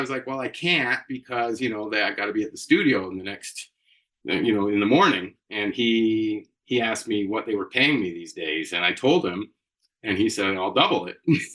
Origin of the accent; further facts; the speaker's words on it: Hamilton, Ontario, Canada; also born or lived in Toronto; Well, I was born in Toronto, but then we moved all around. And the place that we ended up moving to when I was, just getting to be of age, like teenage type age, was Hamilton, Ontario.